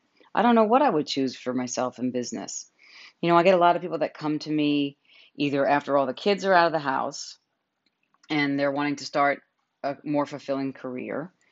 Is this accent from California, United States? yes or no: no; New York, United States; I grew up in New York